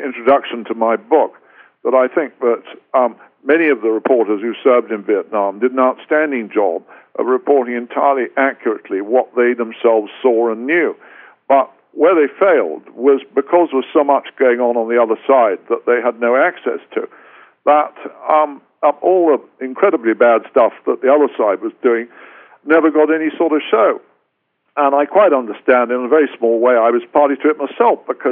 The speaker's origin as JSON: {"language": "English", "country": "United Kingdom", "said": "me as a British journalist as much as anybody"}